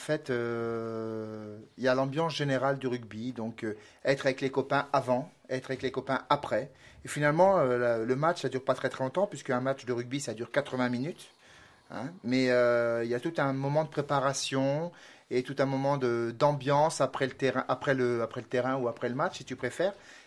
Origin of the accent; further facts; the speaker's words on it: Saint-Amand-Montrond, Centre-Val de Loire, France; born there; Bien oui, je suis né en France et à Saint-Amand-Moron, plus précisément dans Cher, si tout le monde connaît. Donc je suis bien né en France et d'une maman française.